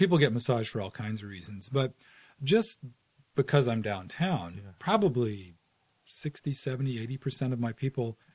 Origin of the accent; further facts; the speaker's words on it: Midwest, United States; also born or lived in Virginia; And I was raised in the Midwest and Virginia, kind of the East Coast and the Midwest.